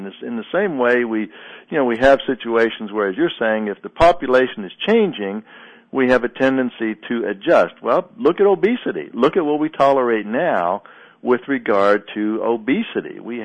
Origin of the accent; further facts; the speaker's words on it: Pittsburgh, Pennsylvania, United States; I'm from Pittsburgh, and so there was a time in the past when I was growing up with the steel mills where the air quality was just abysmal